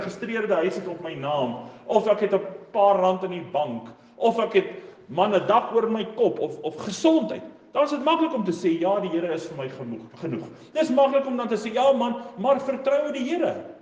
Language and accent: Afrikaans; Bothaville, Free State, South Africa; ek het groot geword in Botawil, my pa was 'n predikant, hy het nou in 'n ander kerk, maar hy was 'n predikant, en ek het 'n pastorie groot geword